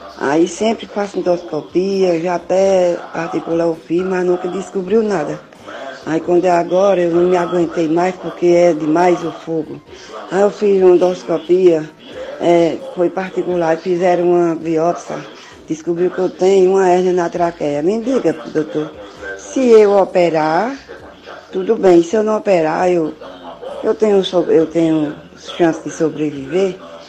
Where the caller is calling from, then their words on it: Crato, Ceará, Brazil; Sou aqui de Crato.